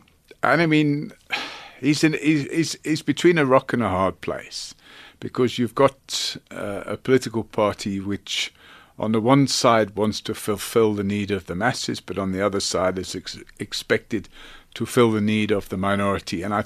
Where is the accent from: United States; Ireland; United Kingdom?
Ireland; I understand it as an Irishman because we were colonized for 700 years.